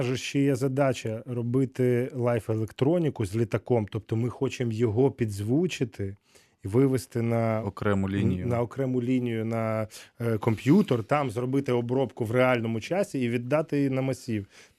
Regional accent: Ivano-Frankivsk, Ivano-Frankivsk Oblast, Ukraine; born there; Ви знаєте, от я народився в Івано-Франківську.

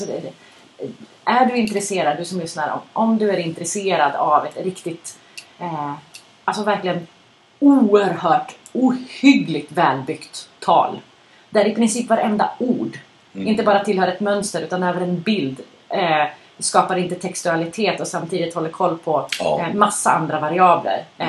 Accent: northern Sweden, Sweden; jag är då från norra Sverige och lutheranism är ju väldigt så här präglande där uppe.

